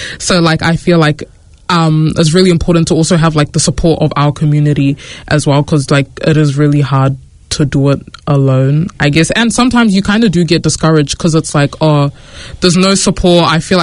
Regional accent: New Zealand; also born or lived in Syria; I'm 21 years old, originally from South Sudan. However, I was born in the Middle East in Syria. I came to New Zealand when I was like 11 months. So I've been here for like 20 years now.

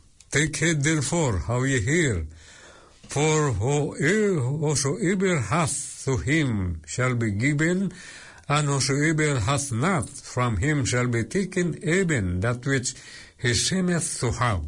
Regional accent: Central Visayas, Philippines; first language Cebuano; Tagalog is a second language

